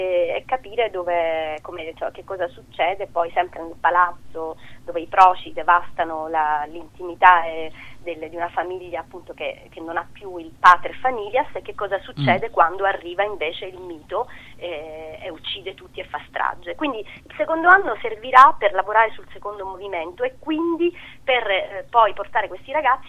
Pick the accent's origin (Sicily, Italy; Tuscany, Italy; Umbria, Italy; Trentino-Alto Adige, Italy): Sicily, Italy; io vado lì a intervistarlo perché io sono siciliana